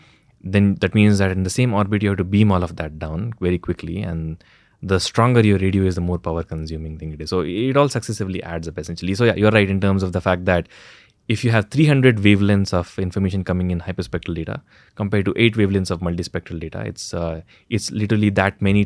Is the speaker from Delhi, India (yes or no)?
no; Aldur, Karnataka, India; English is a second language; And I am now in Chikmagalur in Aldur at my hometown because lockdown.